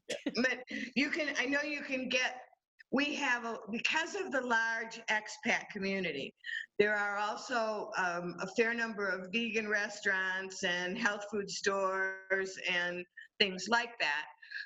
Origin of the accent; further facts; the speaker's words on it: Detroit, Michigan, United States; There's, they call it deli, but we came from Detroit, and Detroit has wonderful delicatessens